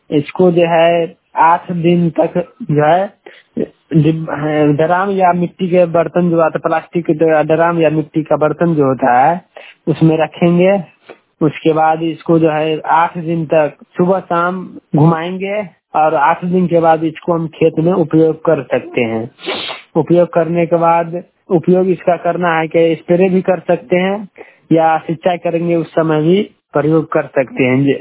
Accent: Pusa, Bihar, India; पूसा प्रखंड के वैनी पंचायत के निवासी हूँ।

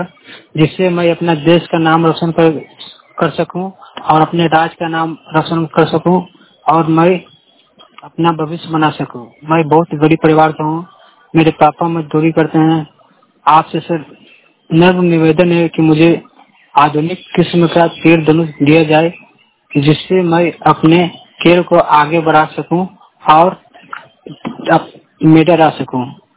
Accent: Bihar, India; मैं दिव्यांग हूँ, मेरा 60% डिसेबिलिटी है। मैं पटना जिला का रहने वाला हूँ।

